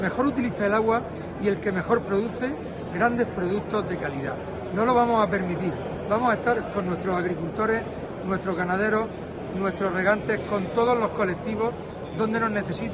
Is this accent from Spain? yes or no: yes; Spain; es un derecho que tenemos como españoles